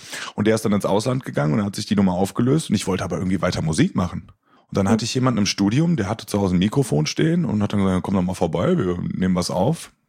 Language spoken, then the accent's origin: German; North Rhine-Westphalia, Germany; Ich komme aus der Nähe von Köln.